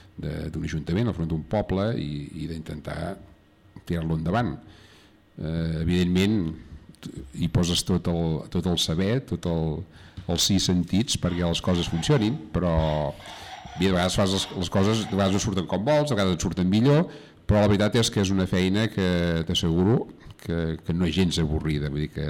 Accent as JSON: {"language": "Catalan", "town": "Sant Feliu", "region": "Catalonia", "country": "Spain", "said": "Bueno, escolteu, som de Sant Feliu, els de Sant Feliu són veïns"}